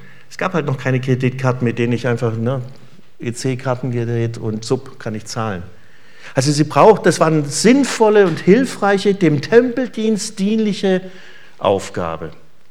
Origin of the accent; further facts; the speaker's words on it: Baden-Württemberg, Germany; Und ich als Schwabe gelte auch als als Zugereister